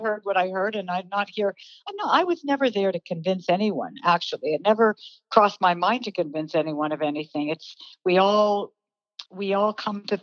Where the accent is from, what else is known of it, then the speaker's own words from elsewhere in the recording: Chatham, Ontario, Canada; moved away; I was raised in Chatham, Ontario, so a long ways away. And I just up and went off to Toronto, the big city, that's the New York of Canada.